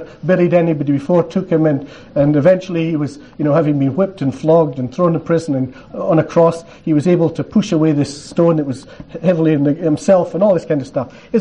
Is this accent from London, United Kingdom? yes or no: no; Scotland, United Kingdom; You know, as a Scotsman, I got free travel and all I had to do was speak.